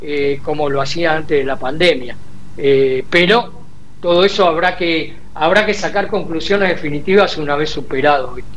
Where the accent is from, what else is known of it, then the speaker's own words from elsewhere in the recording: Buenos Aires, Argentina; para los que somos porteños, los que habitamos Buenos Aires, los que vivimos el centro, los que incluso trabajamos el centro.